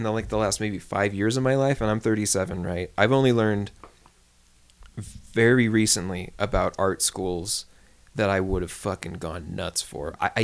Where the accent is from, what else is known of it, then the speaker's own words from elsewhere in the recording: Pueblo, Colorado, United States; I think that's the one thing that I resent about growing up in Pueblo, is that like, I feel so behind, like, creatively and artistically